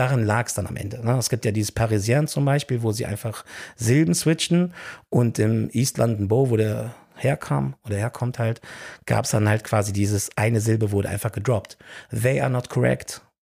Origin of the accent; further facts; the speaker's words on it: Cologne, North Rhine-Westphalia, Germany; ich komme ja eigentlich aus Köln oder bei Köln und war immer in Köln.